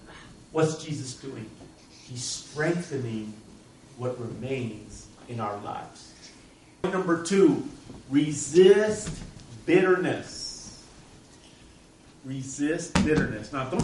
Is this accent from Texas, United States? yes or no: yes; El Paso, Texas, United States; You know, I grew up in El Paso, Texas, and my dad used to plant a lot of trees in the front yard